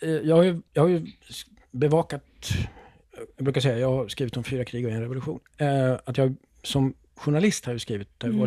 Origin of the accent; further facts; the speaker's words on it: Norrbotten County, Sweden; now in Uppsala, Sweden; Jag är liksom född och uppvuxen då i Norrbotten och så sen till Uppsala. Och jag har egentligen aldrig lämnat Uppsala.